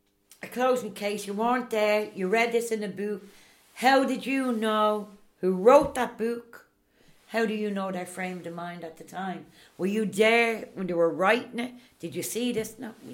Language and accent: English; Ireland; We're Irish and we live here.